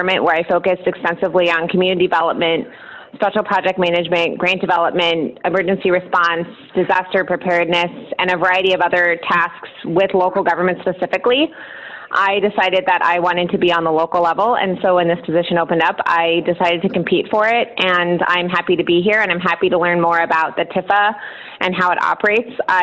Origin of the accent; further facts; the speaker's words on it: Denver, Colorado, United States; also born or lived in Grand Junction; I am actually a transplant from the state of Colorado. I was born and raised in Denver, and I moved here from Grand Junction, which is the biggest city on the western slope.